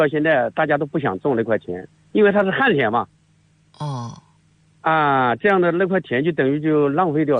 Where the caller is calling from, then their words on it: Guanyun, Jiangsu, China; 我是灌云县四庄街道沈庄村的村民